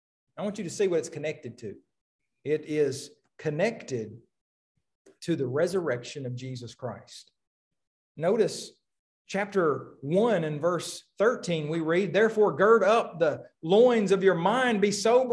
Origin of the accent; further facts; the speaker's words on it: Oklahoma, United States; I grew up in Oklahoma, so that was the closest team to us, I suppose.